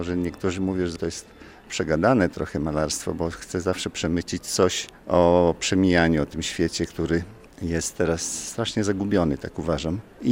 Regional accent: Zambrów, Podlaskie Voivodeship, Poland; Jestem z Zambrowa.

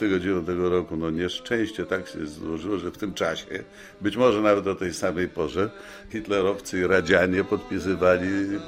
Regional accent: Wrocław, Lower Silesian Voivodeship, Poland; also born or lived in Białystok; now in Kraków, Poland; To więc urodziłem się w Białymstoku, więc Jagiellonii Białystok z powodu urodzenia w Białymstoku. Wychowałem się we Wrocławiu, więc Śląskowi Wrocław.

